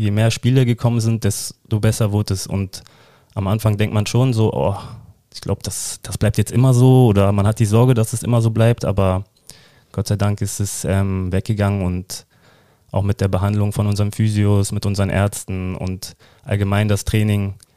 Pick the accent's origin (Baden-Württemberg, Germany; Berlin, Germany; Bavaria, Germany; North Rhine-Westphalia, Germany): Berlin, Germany; now in Magdeburg, Germany; Meine Heimat ist Berlin, aber Magdeburg ist mein Zuhause und ich fühle mich hier auch so.